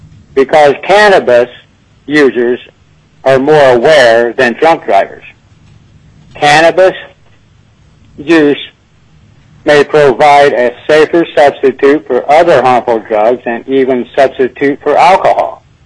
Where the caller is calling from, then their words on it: Kasilof, Alaska, United States; I'm calling from Kosilov, Alaska, and I'm representing myself and my friends.